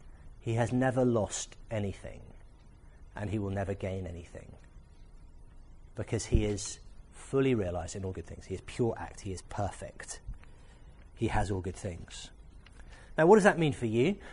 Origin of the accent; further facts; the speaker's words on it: Wales, United Kingdom; born there; I was born in Wales. I'm allowed to say this stuff.